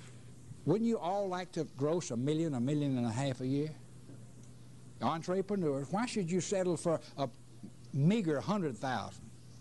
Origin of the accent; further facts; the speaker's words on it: Atlanta, Georgia, United States; I said, I'm from Atlanta. We talk about Atlanta.